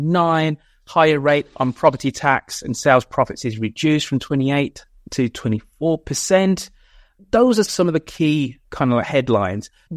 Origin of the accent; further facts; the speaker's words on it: Birmingham, West Midlands, United Kingdom; I'm coming to you from my hometown of Birmingham.